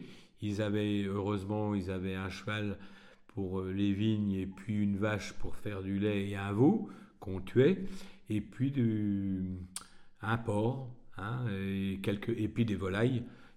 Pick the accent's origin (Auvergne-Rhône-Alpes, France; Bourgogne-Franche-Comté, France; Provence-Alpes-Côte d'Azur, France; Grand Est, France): Bourgogne-Franche-Comté, France; Saint-Bernon; born there; Et je suis né en Côte d'Or, à Saint-Bernon, en plein dans l'élevage, dans une zone d'élevage dans l'Auxois. Et je suis né en 1949, le 3 avril.